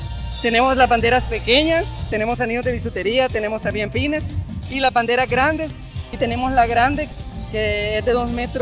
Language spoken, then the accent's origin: Spanish; Santa Ana, El Salvador; Hacemos entregas en Santa Ana, más que todo porque soy de Santa Ana.